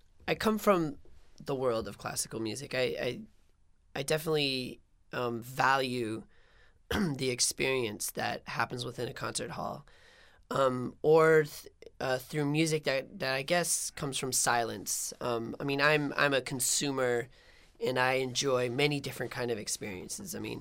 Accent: Washington, District of Columbia, United States; And this is while I was growing up in Washington, D.C.

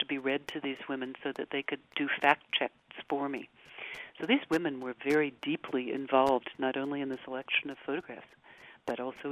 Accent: Urbana, Illinois, United States; born there; I was born in Urbana.

